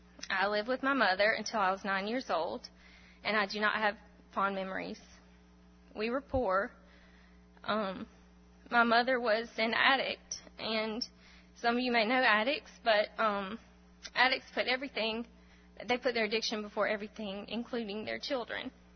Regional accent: West Point, Mississippi, United States; born there; I was born in 1984 in West Point, Mississippi, and I was named for both of my grandmothers.

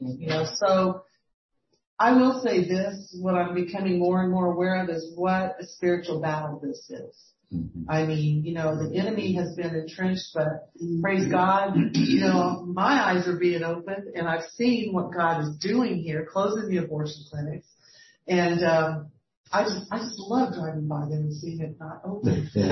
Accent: El Paso, Texas, United States; now in Birmingham, United States; I'm not from here. I'm from El Paso, Texas.

